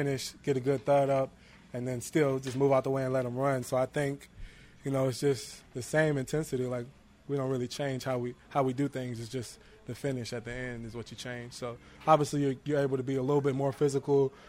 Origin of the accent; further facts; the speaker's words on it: Tampa, Florida, United States; Tampa, Florida.